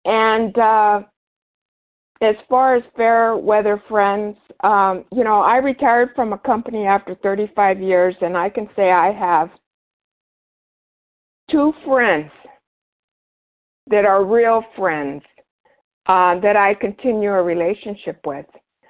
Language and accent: English; United States; I think that it's part of our culture here as an American to arrive.